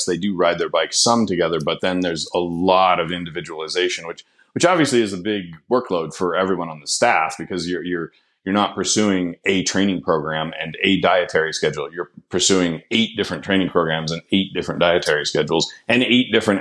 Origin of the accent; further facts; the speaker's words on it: Colorado, United States; meaning I grew up in Colorado. I was born in Colorado.